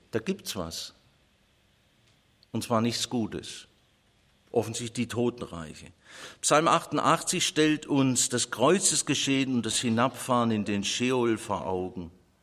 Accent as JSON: {"language": "German", "region": "Baden-Württemberg", "country": "Germany", "said": "Ich sehe das natürlich als Schwabe ganz anders."}